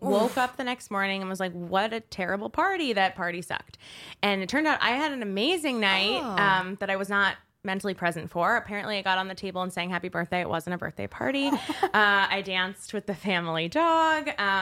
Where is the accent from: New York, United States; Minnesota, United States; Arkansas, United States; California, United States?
New York, United States; I'm from Westchester, New York.